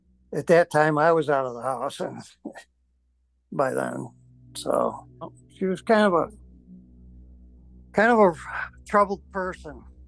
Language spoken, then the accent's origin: English; Granby, New York, United States; But we were raised out in Bowens Corners, Granby area, on a farm.